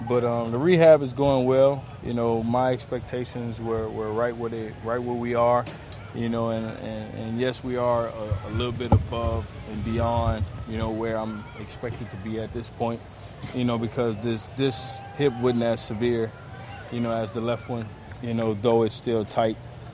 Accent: the South, United States; And I'm from the South, you know, so.

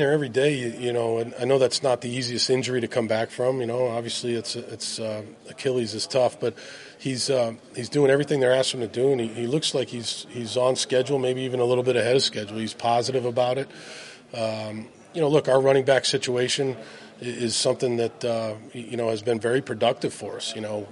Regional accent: Boston, Massachusetts, United States; We're both from the Northeast, although he's from New York City and I'm from Boston

